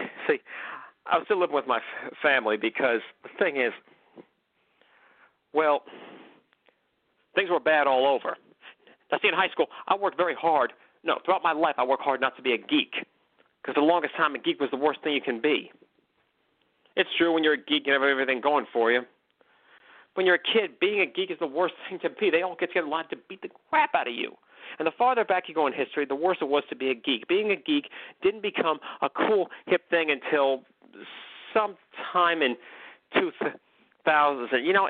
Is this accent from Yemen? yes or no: no; McKinleyville, California, United States; But most of my life I spent in McKinleyville, California. That's my hometown.